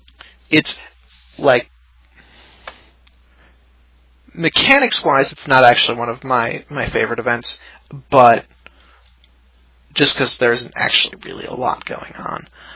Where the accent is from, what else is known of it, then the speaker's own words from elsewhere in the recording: Wisconsin, United States; I grew up in Wisconsin, in sort of the northern part.